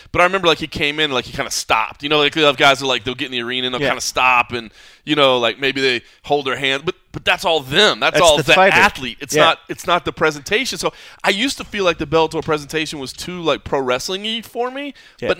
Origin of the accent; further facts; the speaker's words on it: Texas, United States; I'm from Texas, dude. Yeah. I ain't got nothing to do with Hawaii.